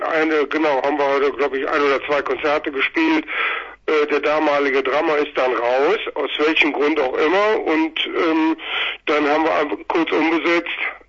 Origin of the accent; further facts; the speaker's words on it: Bonn, North Rhine-Westphalia, Germany; Ja, genau, wir kommen aus Bonn.